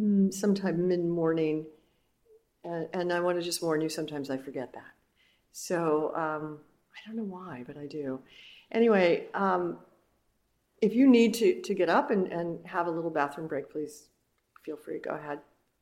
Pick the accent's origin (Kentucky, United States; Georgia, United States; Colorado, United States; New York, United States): New York, United States; moved away as an adult; But I'm from New York originally. I moved to California. I jumped the ship 6 years ago. I live in Northern California